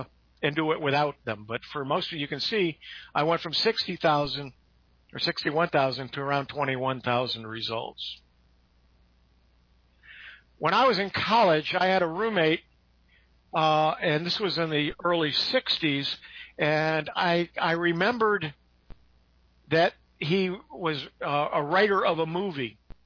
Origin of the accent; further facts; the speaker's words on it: Utica, New York, United States; I was born and raised in Utica, New York.